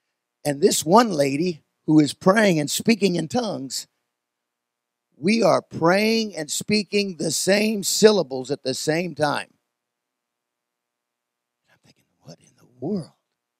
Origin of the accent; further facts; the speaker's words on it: Puyallup, Washington, United States; I didn't minister in Seattle. I mean, we did some street meetings up there a time or two, but I was from Puyallup.